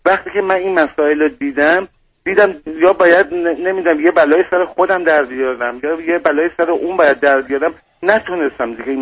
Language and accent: Persian; Iran; moved away as an adult; now in Europe; من تقریبا سال 2010 از ایران خارج شدم، اومدم اروپا